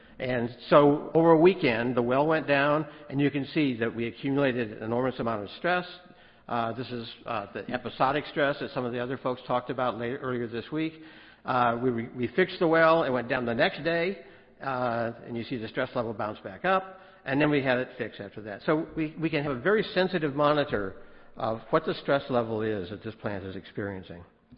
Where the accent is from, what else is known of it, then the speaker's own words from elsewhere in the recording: Texas, United States; We're from West Texas